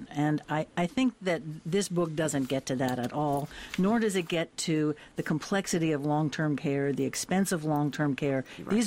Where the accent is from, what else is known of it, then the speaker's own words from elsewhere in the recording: New York, United States; I'm an Irish Catholic girl from Westchester County